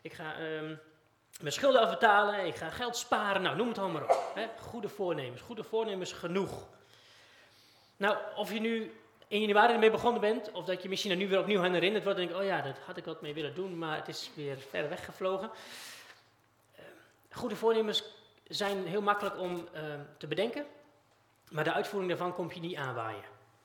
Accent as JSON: {"language": "Dutch", "town": "Almelo", "region": "Overijssel", "country": "Netherlands", "said": "voor degenen die me niet kennen. En ik kom uit Almelo."}